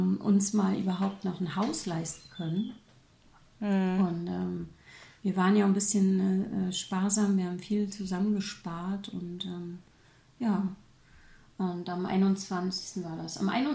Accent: Germany; Also für uns als Deutsche ist es natürlich erschwinglich, währenddessen man in Deutschland für eine Bruchbude 230.000 Euro bezahlt.

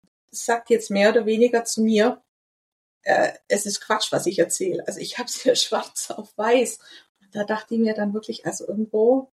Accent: Bavaria, Germany; Man muss dazu sagen, ich komme aus Süddeutschland, also aus Bayern

